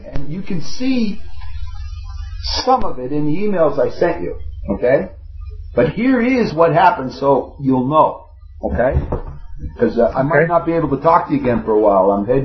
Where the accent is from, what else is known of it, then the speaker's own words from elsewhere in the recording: Canada; Because I'm a Canadian, not a Yankee.